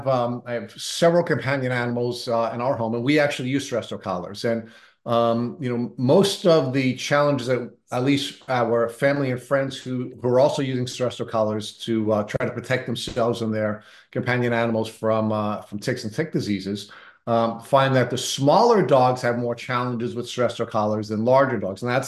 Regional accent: Long Island, New York, United States; I grew up on Long Island.

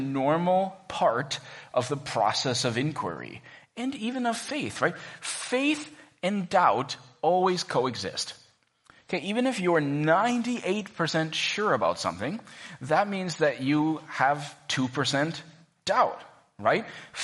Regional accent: Cambridge, Minnesota, United States; this was happening basically in my hometown. I grew up in Cambridge, Minnesota.

